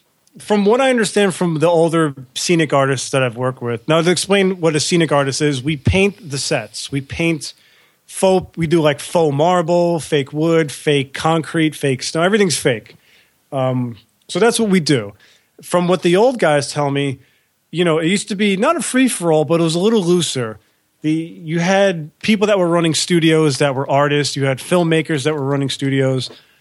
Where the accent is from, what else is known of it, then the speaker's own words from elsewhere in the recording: Staten Island, New York, United States; I'm an Italian from Staten Island, so I don't really relate to that.